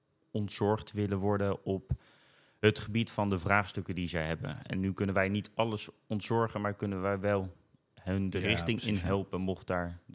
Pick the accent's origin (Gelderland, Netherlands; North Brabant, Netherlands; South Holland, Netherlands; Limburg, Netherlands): South Holland, Netherlands; Scheveningen; now in Almere, Netherlands; Ik kom oorspronkelijk uit Scheveningen. Dus niet hier geboren en getogen. Meer uit de Haagse kant.